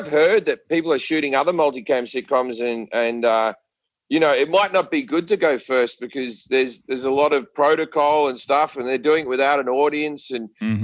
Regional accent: Australia; accent: Australian; But my accent, if you're in a movie, they have to write a bit of dialogue where they go, where they go, oh, well, you know him. He's Australian.

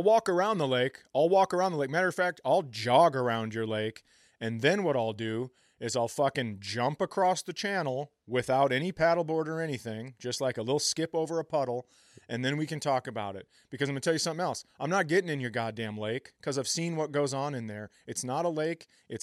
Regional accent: Minnesota, United States; This is growing up in Minnesota.

